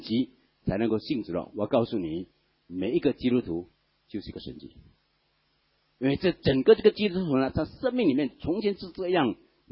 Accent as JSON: {"language": "Chinese", "country": "China", "said": "从我们中国人角度来说很刺耳"}